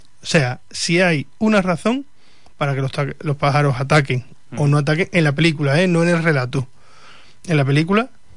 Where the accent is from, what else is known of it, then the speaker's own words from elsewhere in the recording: Huelva, Andalusia, Spain; aquí los que somos de Huelva